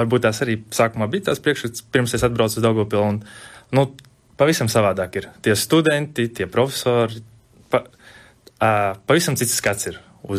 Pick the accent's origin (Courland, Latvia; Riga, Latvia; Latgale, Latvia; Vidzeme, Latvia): Riga, Latvia; es nāku no Rīgas